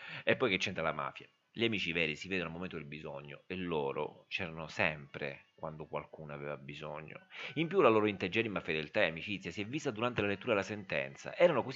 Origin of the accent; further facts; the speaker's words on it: Sicily, Italy; io da siciliano credo di essere, a mie spese purtroppo, un esperto di dinamiche mafiose.